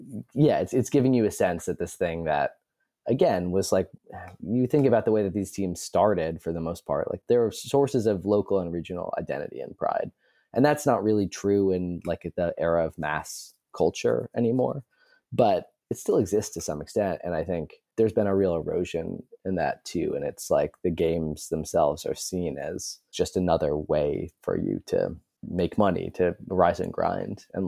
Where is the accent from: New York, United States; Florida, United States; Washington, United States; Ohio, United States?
New York, United States; Elmira; I'm from Elmira, New York. So I like the Bills, I like the Knicks, right? You know, I'm Irish and depressed, so I like Liverpool.